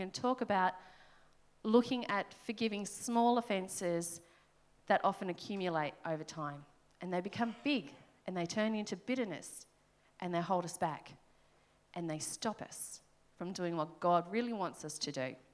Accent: New South Wales, Australia; So, this might be a strange way to start a sermon, but I'm going to say I'm from New South Wales.

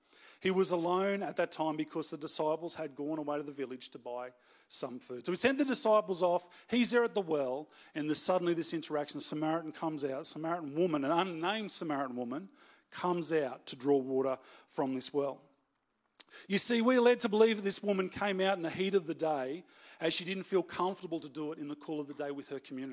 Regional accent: Canberra, Australian Capital Territory, Australia; which we're experiencing being from Canberra. It is a little warmer here, but we're coping with that.

